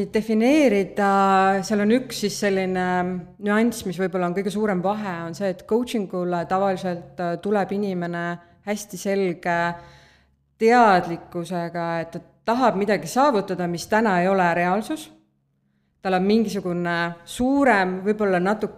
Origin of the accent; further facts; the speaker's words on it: Tartu, Tartu County, Estonia; mina olen siis Tartust.